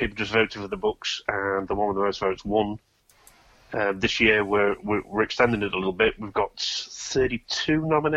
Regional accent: East Midlands, United Kingdom; So I've always been fascinated with aviation itself, especially growing up in Lincolnshire.

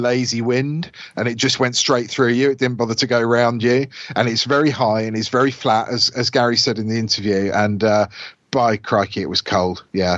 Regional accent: Brookmans Park, East of England, United Kingdom; So I grew up in Brookmans Park, which is in Hertfordshire

